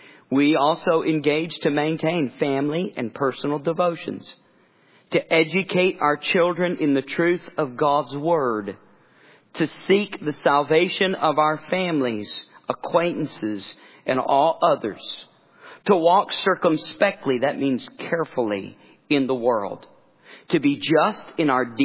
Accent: the South, United States; I grew up in the South. I didn't even know what a church covenant was.

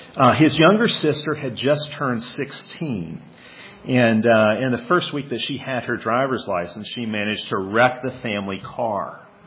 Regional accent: Chicago, Illinois, United States; I grew up in Chicago. I went to a large public school.

